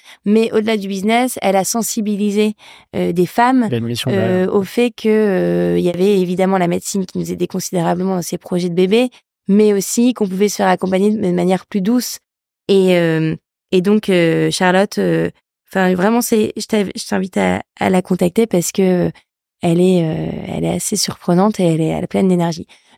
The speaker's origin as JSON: {"language": "French", "town": "Lille", "region": "Hauts-de-France", "country": "France", "tie": "born or raised there", "said": "je suis nordiste, je suis lilloise."}